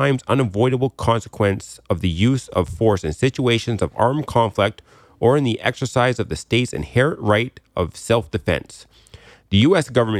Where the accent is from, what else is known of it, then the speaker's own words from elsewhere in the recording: Canada; Well, not for us. We're Canadian.